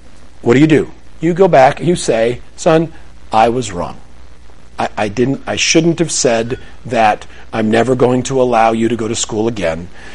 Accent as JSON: {"language": "English", "region": "Connecticut", "country": "United States", "tie": "born or raised there", "said": "I grew up in Connecticut, and grew up on this one suburban street."}